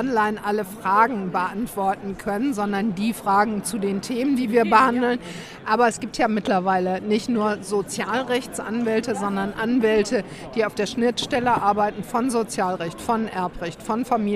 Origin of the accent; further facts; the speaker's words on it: North Rhine-Westphalia, Germany; Und ich komme ja aus dem Kohlenpott.